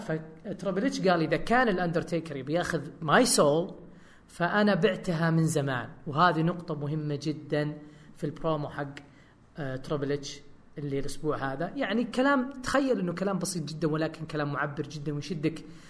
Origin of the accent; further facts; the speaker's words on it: Saudi Arabia; تهمنا يعني كسعوديين